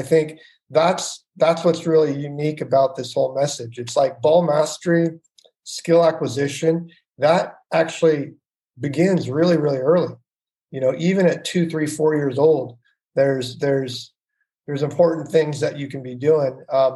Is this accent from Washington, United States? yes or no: yes; Seattle, Washington, United States; So I grew up in Seattle, Washington, up in the Northwest.